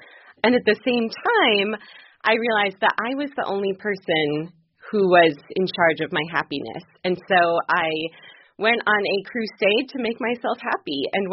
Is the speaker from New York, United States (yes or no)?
no; Seattle, Washington, United States; moved away as an adult; also born or lived in Chicago / South America / Baltimore; I grew up in Seattle, went to school in Chicago, moved to South America right after college, lived in Baltimore as well.